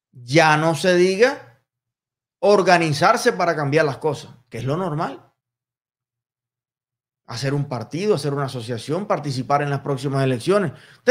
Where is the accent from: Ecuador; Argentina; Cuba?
Cuba; Yo soy un cubano que ahora mismo, en este minuto, en el 2021, yo quiero decir lo que yo pienso.